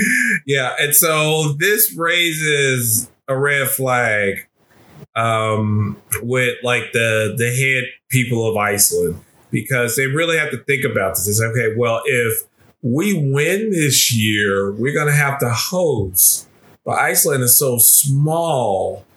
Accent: United States; Yeah, so I did not know about them because I'm American and I don't really know this.

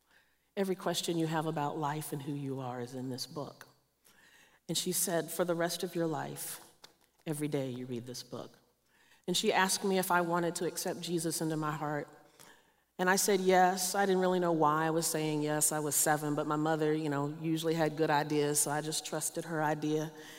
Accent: the South, United States; I grew up in the South. I grew up in one of those old kind of Pentecostal kind of churches.

